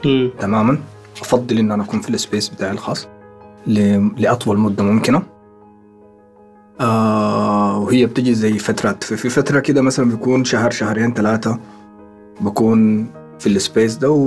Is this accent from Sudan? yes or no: yes; Sudan; moved away as an adult; now in United Arab Emirates; أنا اتولدت وعشت في السودان، وفي حياتي ما طلعت من السودان إلا هنا ده على الإمارات